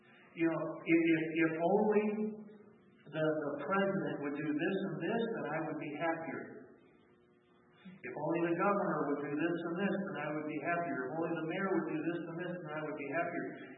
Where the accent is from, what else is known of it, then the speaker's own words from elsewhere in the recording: Navajo Nation, United States; Now, I was raised on the Navajo Reservation, and Laura knows what I'm talking about.